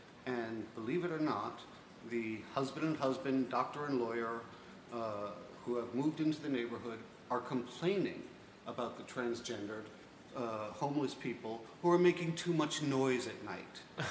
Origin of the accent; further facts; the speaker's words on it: New York, United States; there's a goddamn pervert. Because I'm from New York.